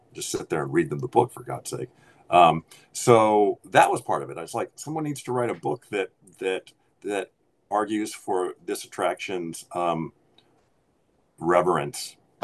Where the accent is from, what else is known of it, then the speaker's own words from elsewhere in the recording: Palos Verdes, California, United States; I was a Disney kid, so I grew up in Palos Verdes, where the fog came in every morning.